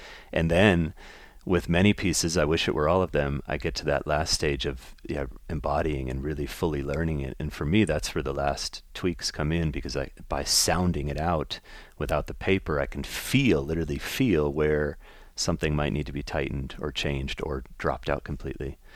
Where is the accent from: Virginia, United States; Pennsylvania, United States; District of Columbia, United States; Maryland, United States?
District of Columbia, United States; Washington; from an East Coaster growing up in the Washington, D.C. area